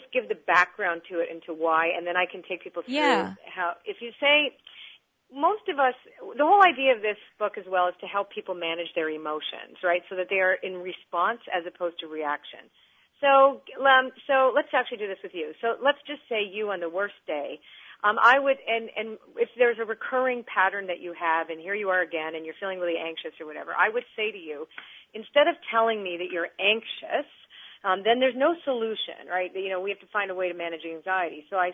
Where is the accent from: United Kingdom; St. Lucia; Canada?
Canada; now in United States; I live in the States, so even though I'm a Canadian